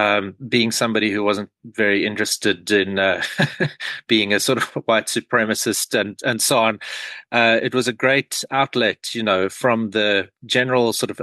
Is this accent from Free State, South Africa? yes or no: no; Pretoria, Gauteng, South Africa; I grew up in Pretoria and we used to search, you know, abandoned lots and go onto the edge of the city and turn over trash looking for snakes.